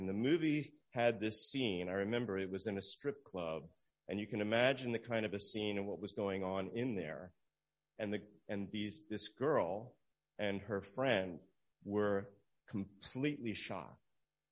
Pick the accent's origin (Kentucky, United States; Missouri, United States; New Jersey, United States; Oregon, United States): New Jersey, United States; When I was growing up in New Jersey, I went to school with kids who attended church